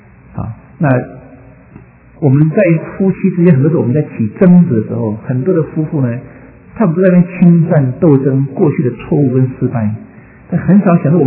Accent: China; 好，那我们中国人，我们华人到了印尼的话，赚大钱发大财

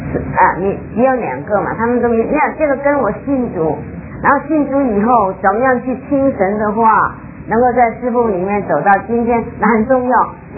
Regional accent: China; moved away; 我是大陆出来的。我1958年来，当然你们还没出生的那个时候，我今年是60几岁了

